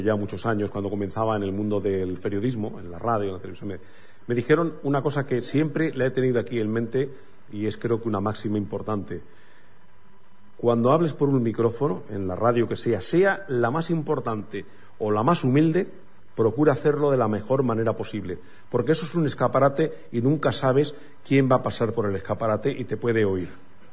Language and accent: Spanish; Madrid, Community of Madrid, Spain; Yo que soy de Madrid, que llevo toda mi vida viviendo en Madrid